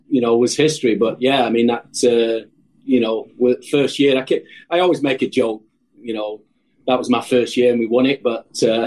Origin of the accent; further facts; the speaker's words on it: England, United Kingdom; I was from England. 20-year-old. I was just, you know